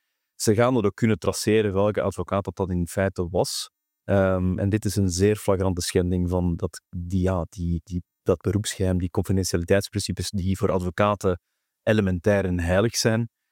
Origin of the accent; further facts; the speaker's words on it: Brussels, Belgium; als halve Brusselaar mag ik dat wel zeggen